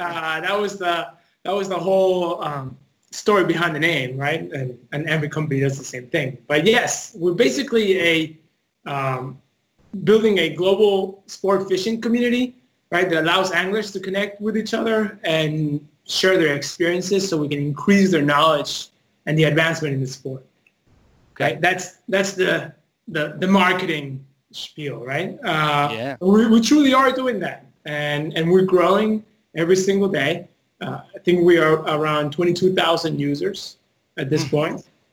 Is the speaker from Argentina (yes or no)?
yes; Argentina; English is a second language; now in United States; I'm originally from Argentina, and so I moved to the United States in 1995